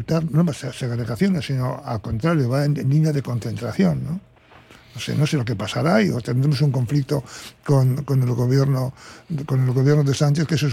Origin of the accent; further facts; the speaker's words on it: Barakaldo, Basque Country, Spain; A mí yo viví, viví porque soy de Baracaldo